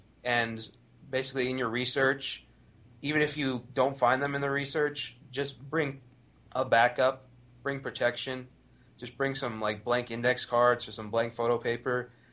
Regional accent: Las Vegas, Nevada, United States; I grew up in Las Vegas, so I've had a lot of opportunities.

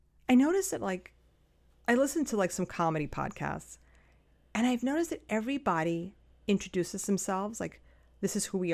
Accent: New York, United States; we're two witches from Lower Hudson Valley that come to you twice a month

